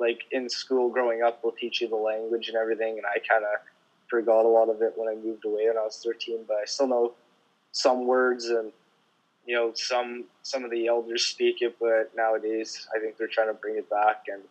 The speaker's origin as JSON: {"language": "English", "region": "Saskatchewan", "country": "Canada", "tie": "born or raised there", "said": "So I grew up on Kiskis First Nation, so it's a native reserve."}